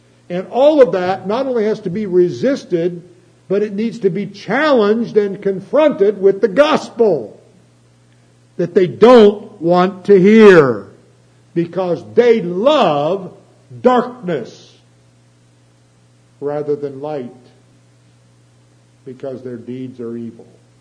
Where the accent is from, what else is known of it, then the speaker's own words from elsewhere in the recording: Chillicothe, Ohio, United States; I grew up in Chillicothe